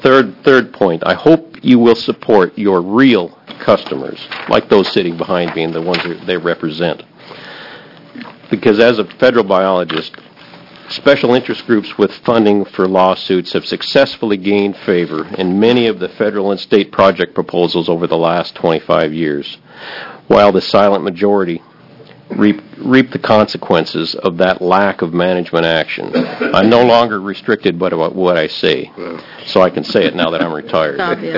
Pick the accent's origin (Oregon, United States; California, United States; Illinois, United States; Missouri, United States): Oregon, United States; I grew up in Oregon as a hunter, and I'd like to make 3 points here tonight.